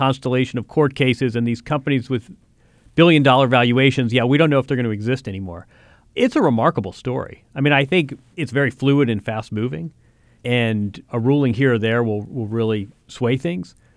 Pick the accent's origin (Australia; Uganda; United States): United States; Midwest; That was a friend I grew up with in the Midwest